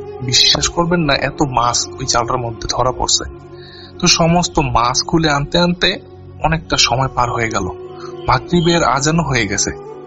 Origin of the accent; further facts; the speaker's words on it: Abdullapur, Dhaka Division, Bangladesh; আমার বাড়ি মুন্সিগঞ্জ জেলার টঙ্গিবাড়ি উপজেলার আবদুল্লাপুর গ্রামে।